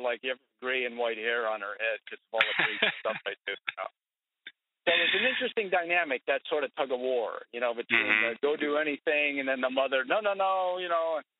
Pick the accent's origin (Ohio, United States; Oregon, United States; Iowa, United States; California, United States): Ohio, United States; Cleveland; I grew up in Cleveland, Ohio, and my dad and uncle were NFL, National Football League, professional football players.